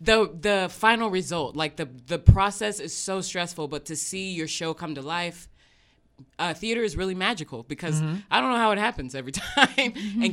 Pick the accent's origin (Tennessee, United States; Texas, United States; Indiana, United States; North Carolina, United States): Texas, United States; Round Rock; from Round Rock, actually.